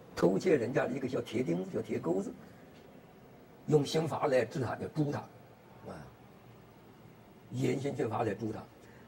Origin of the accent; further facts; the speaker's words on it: China; 这个斗三途并不是说我中国人做坏事斗三途，外国人不斗三途，没有那个道理。